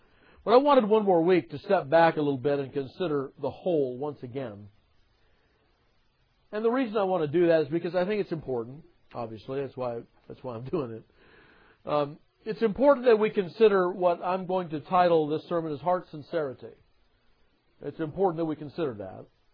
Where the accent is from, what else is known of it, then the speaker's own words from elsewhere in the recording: California, United States; Now, I come from California, most of you know that. And that's the land of the movie industry.